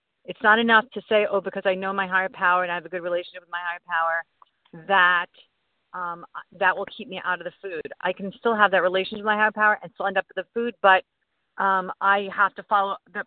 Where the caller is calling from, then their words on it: New Jersey, United States; I'm calling from Central Jersey.